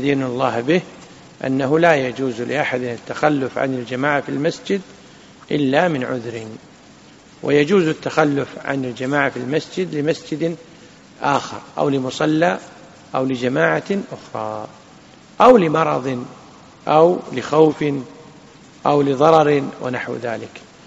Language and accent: Arabic; Kuwait; عندنا في الكويت الإفتاء، في البحرين القضاء